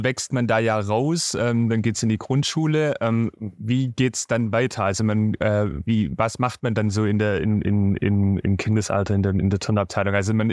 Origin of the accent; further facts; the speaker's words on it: Rottenburg, Germany; Ich komme aus Rottenburg, das ist auch ein relativ großer Turnverein.